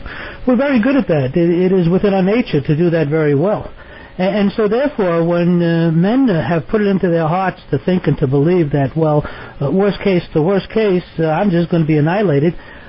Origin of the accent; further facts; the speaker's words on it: New York City, New York, United States; and I grew up in New York City